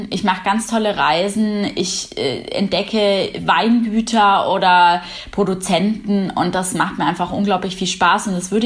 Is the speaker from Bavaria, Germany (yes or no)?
yes; Munich, Bavaria, Germany; Und Weiß-Blau steht für meine Heimat. Heimat ist Bayern und München im Besonderen. Hier lebe ich